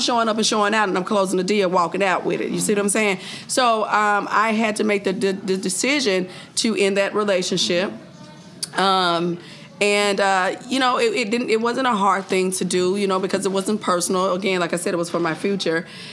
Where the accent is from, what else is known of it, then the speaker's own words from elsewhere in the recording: Memphis, Tennessee, United States; Are just, I'm from Memphis, Tennessee, honey.